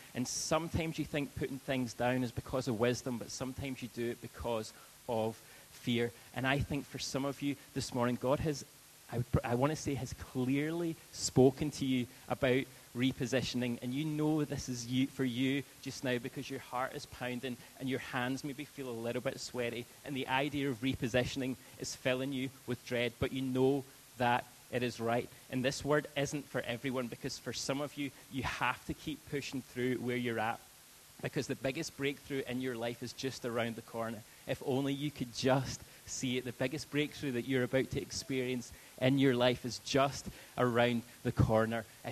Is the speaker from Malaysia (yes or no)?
no; Whiteinch, Scotland, United Kingdom; I was born and bred in White Inch, and I'm so thankful for my parents.